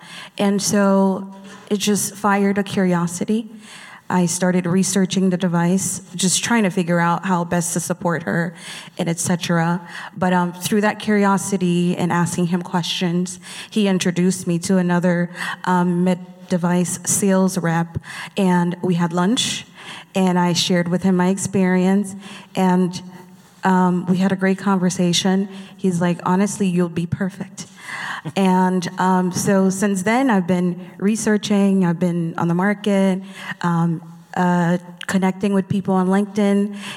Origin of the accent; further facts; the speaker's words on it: Orlando, Florida, United States; I'm from Orlando, Florida.